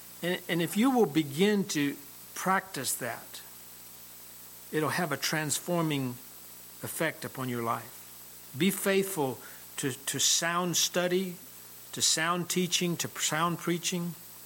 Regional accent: Dallas, Texas, United States; I came from Dallas, Texas.

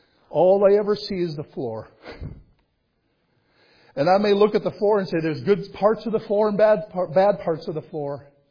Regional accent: Winkler, Manitoba, Canada; I grew up in Winkler

